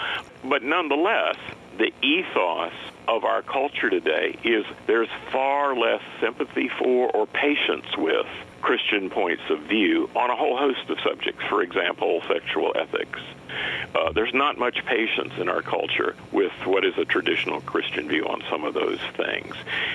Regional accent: High Point, North Carolina, United States; I grew up in High Point, North Carolina. When I was growing up, there were 42 working furniture factories.

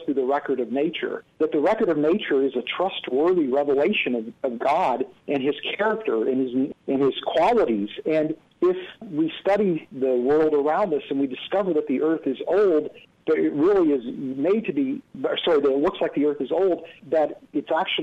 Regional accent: West Virginia, United States; And I grew up in West Virginia, and I was at school at West Virginia State College. And this is part of the Bible Belt.

